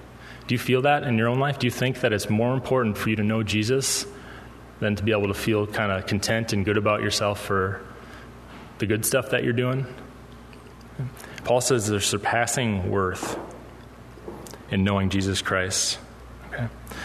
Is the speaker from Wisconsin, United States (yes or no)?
yes; Wisconsin, United States; I grew up here in Western Wisconsin.